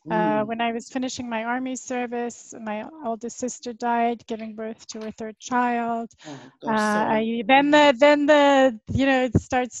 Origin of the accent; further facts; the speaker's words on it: Canada; now in Israel; I'm Canadian.